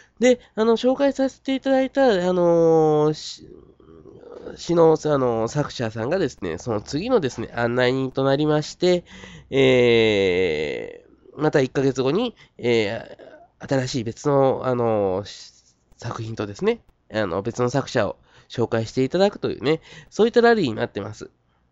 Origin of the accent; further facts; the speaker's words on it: Kochi, Japan; moved away as an adult; 私自身、ちょっと個人的な話になりますと、18年間、まあ、20年間ね、高知で生まれて育ってて、で、また、それから、まあ、テイトの方に出て、しばらく生活してたんですよ。で、それでですね、まあちょっとこっちの方に、また高知の方に戻ってきまして